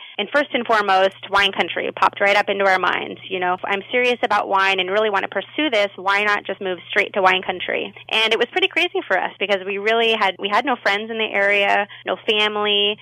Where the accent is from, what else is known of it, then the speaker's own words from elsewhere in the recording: Nebraska, United States; I sure am. Yep. Born and raised in Nebraska.